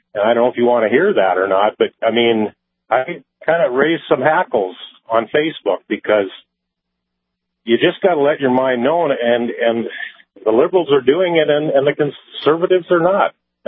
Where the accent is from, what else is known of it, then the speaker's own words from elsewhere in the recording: North Dakota, United States; Well, you know, I'm from North Dakota originally, born and raised as a farm kid.